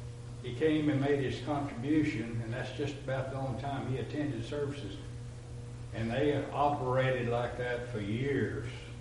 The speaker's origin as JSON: {"language": "English", "region": "Texas", "country": "United States", "tie": "born or raised there", "said": "Of course, I was raised down in East Texas, and of course, just about anything happened down there in the churches."}